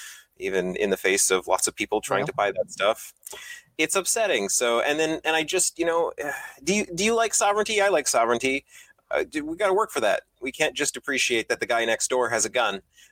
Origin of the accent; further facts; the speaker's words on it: Canada; You're supposed to be apologetic for being Canadian.